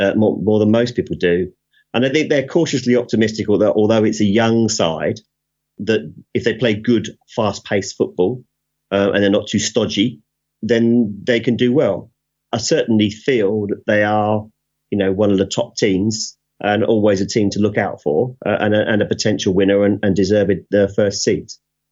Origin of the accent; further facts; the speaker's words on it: England, United Kingdom; my horrific prejudice against the fact that they are Scottish and I'm English.